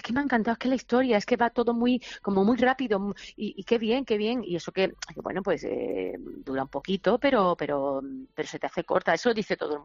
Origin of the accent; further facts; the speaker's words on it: Málaga, Andalusia, Spain; te quiero decir que no somos dos malagueños, somos tres.